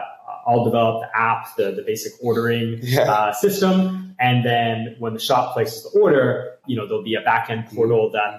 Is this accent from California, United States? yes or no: yes; California, United States; I'm originally from California.